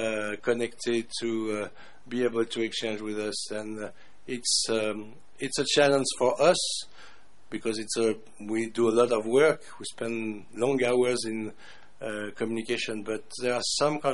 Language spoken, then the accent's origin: English; France; I come from France.